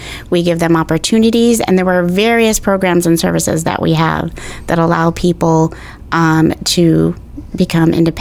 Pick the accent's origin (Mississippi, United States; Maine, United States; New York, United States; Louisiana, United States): New York, United States; You might as well say I am. I'm from New York, but I've been here most of my life.